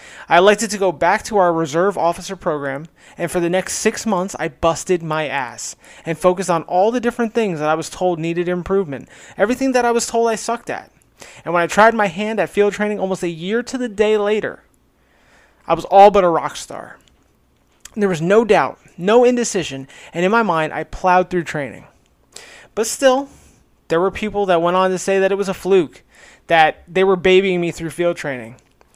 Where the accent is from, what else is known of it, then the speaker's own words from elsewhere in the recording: New Jersey, United States; Okay, you're not far from where I was. I was from Warren County.